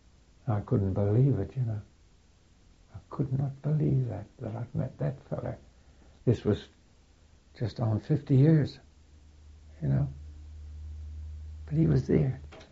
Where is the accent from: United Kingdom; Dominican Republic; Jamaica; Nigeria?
United Kingdom; England; I said, "What do you mean stop? We're English."